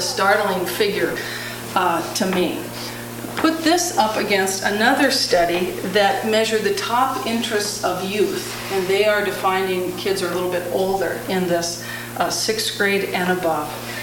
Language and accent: English; Grand Forks, North Dakota, United States; I'm from Grand Forks, North Dakota.